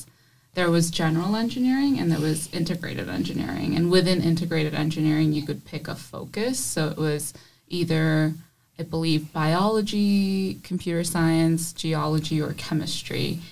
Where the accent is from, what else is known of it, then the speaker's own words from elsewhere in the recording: Kathmandu, Bagmati, Nepal; English is a second language; moved away as an adult; now in United States; I'm originally from Kathmandu, Nepal, and I've been in the United States now for 10 years.